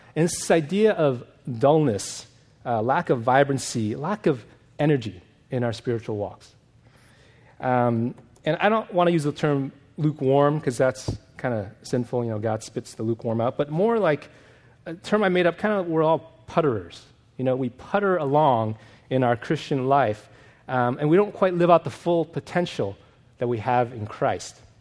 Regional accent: New York, United States; now in Los Angeles, United States; I've been in LA for now 20 years. I'm originally from New York.

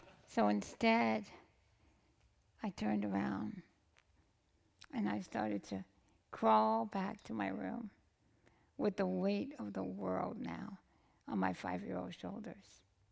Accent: Jamaica; Well, friends, I grew up in Jamaica, as you heard, and let me tell you, that was hard.

